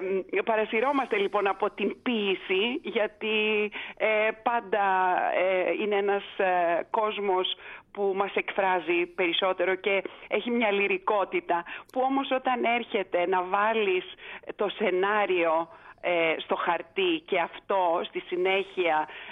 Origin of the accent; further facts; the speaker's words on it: Montreal, Quebec, Canada; Εγώ ως παιδί μεταναστών, αλλά γεννημένη και μεγαλωμένη στο Μόντρεαλ του Καναδά